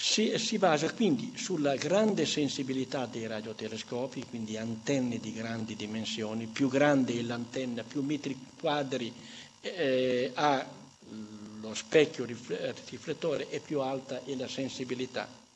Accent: Emilia-Romagna, Italy; noi sappiamo l'italiano, io sono romagnolo, conosco bene il romagnolo

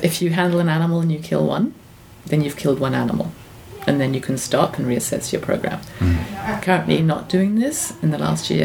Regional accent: United States; I'm an American. I'm sitting in California

